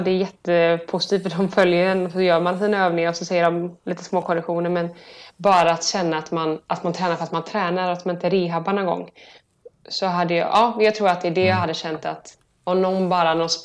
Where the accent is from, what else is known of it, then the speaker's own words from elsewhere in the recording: Partille, Västra Götaland County, Sweden; jag har ändå byggt ett bra kontaktnät här hemma i Partille, Göteborg, efter alla mina år